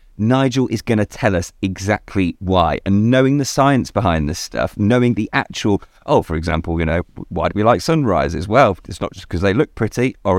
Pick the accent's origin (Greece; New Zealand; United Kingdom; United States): United Kingdom; Birmingham, West Midlands; I was born and raised in Birmingham, the most landlocked place. In fact, the most landlocked point in the country is about a mile down the road from Mum and Dad's house. Like, you can't be further away from the sea where I was born.